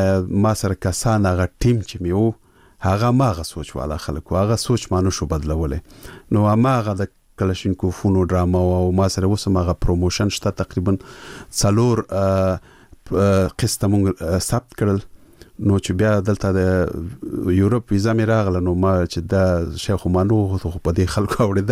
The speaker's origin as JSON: {"language": "Pashto", "town": "Peshawar", "region": "Khyber Pakhtunkhwa", "country": "Pakistan", "tie": "born or raised there", "said": "زه ورکوټه په پېښور کې لوی شوی یم."}